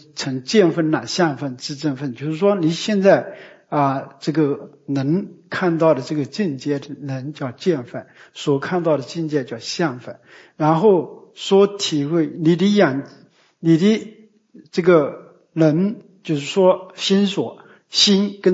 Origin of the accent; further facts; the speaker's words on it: China; 比如呢日本要发生地震，我们中国人呢非常欢喜